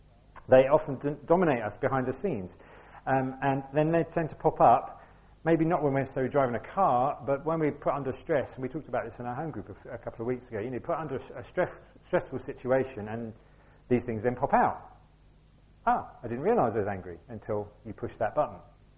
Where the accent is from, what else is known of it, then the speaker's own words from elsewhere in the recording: United Kingdom; because that's, we're British, that's how we do.